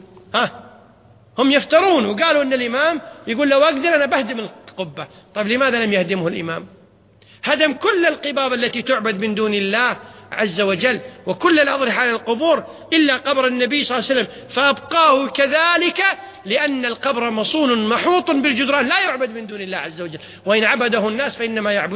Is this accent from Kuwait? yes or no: yes; Kuwait; ومع الأسف موجودة في بعض المساجد عندنا في الكويت، يوجبونها من الهند ويوزعونها في المساجد